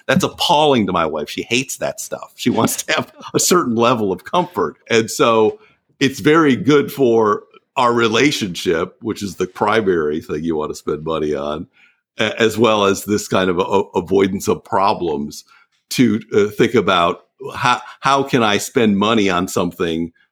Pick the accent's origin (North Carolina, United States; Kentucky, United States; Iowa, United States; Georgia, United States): Iowa, United States; now in Virginia, United States; I grew up in Iowa, but I live in Virginia.